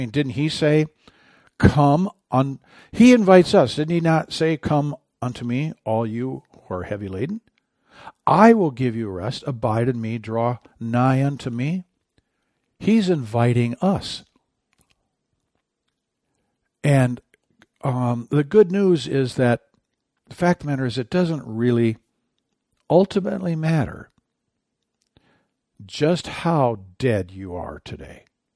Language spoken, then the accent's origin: English; Michigan, United States; growing up in Michigan, if I headed north, I'd reach the North Pole if I took the right direction north.